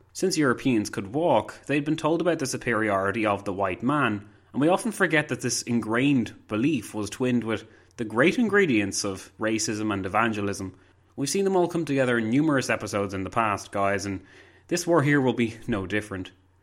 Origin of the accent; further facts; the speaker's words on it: Ireland; in what I see as one of Britain's most questionable periods, and I'm Irish for crying out loud.